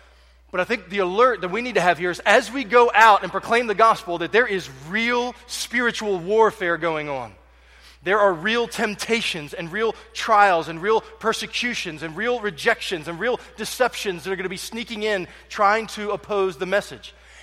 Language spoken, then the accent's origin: English; Berkeley Springs, West Virginia, United States; And about that same time, God began a work in my hometown of Berkeley Springs, West Virginia.